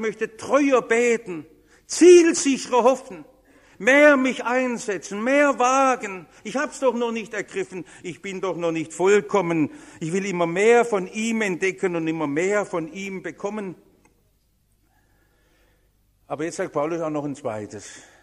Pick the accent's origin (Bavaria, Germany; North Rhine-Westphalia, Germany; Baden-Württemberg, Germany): Baden-Württemberg, Germany; Stuttgart